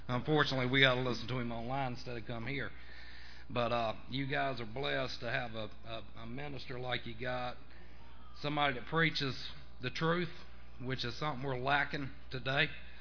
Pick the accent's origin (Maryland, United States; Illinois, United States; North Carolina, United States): North Carolina, United States; We're from Johnston County, about 20 minutes from Raleigh, and churches around our area, they just don't preach the truth.